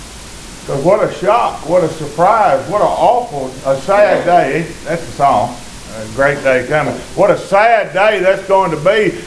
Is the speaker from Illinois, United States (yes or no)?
no; Tennessee, United States; I said, I'm not from Texas at all. I'm Tennessee.